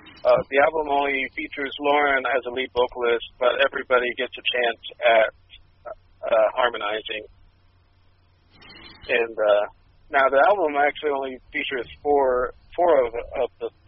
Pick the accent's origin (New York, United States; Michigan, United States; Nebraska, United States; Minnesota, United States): New York, United States; also born or lived in Alaska; and actually had grown up in upstate New York.